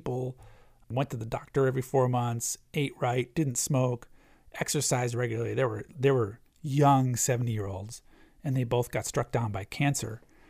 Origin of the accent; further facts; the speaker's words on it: Ann Arbor, Michigan, United States; I was exposed to all different music as a kid growing up in Ann Arbor, Michigan.